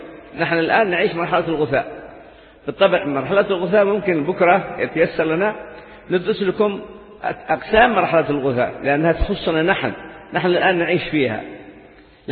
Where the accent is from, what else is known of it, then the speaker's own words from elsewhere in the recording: Hadramawt, Yemen; أني صاحب من حضرموت وداعي ومعلم